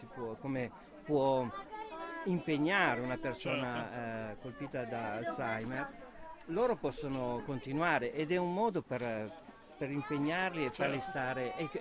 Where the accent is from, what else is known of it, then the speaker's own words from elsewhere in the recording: Quincinetto, Piedmont, Italy; Io sono di Quincinetto, sì.